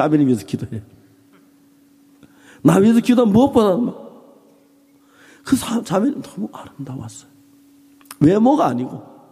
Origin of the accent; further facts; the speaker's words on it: Japan; Korean is a second language; now in South Korea; 나는 일본에서 온 지 얼마 안 돼서 한국말도 잘 모르고요.